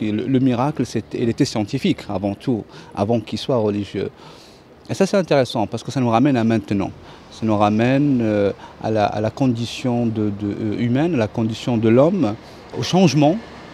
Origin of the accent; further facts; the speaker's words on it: Tangier, Tanger-Tetouan-Al Hoceima, Morocco; French is a second language; moved away; moi je suis arrivé du Maroc, de Tanger, à faire des études en Italie